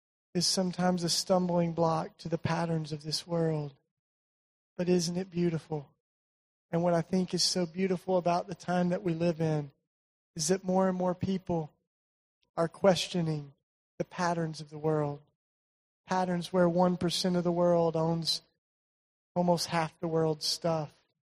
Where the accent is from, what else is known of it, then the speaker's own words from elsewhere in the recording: Tennessee, United States; I'm from East Tennessee, in case you can't tell.